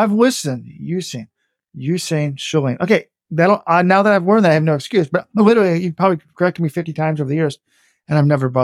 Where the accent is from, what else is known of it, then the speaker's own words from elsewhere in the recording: Ireland; I am from Ireland